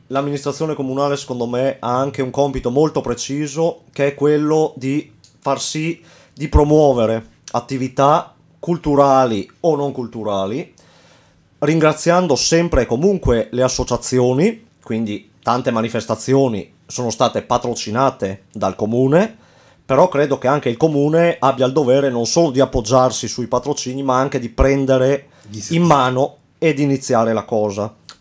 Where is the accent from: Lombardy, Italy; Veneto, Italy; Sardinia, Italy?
Veneto, Italy; Frassenè; Io sono di Frassenè, però, come dico sempre, sono comune Voltago a Gordino